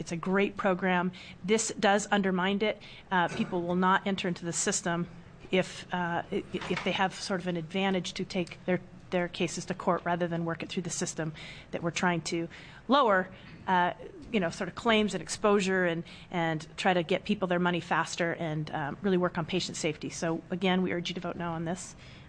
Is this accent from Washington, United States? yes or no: yes; Washington, United States; I'm from Washington State. In Washington, we don't have a cap